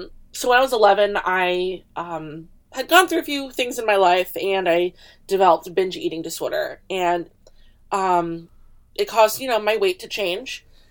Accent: New Jersey, United States; because, you know, I grew up in Jersey.

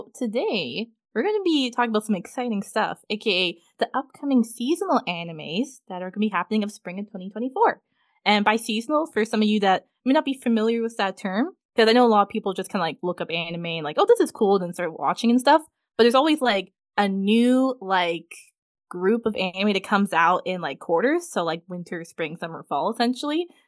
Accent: Canada; I'm a Canadian. I don't know what's going on over there.

